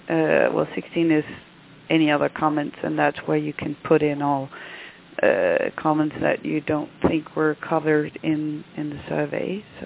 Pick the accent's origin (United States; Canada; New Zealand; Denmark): Denmark; English is a second language; because I come from Denmark